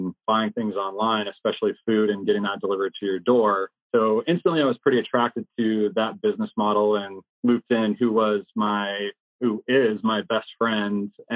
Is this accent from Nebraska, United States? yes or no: no; Aspen, Colorado, United States; So fast forward from growing up in Aspen, going through high school there, I was finishing up school at Colorado State University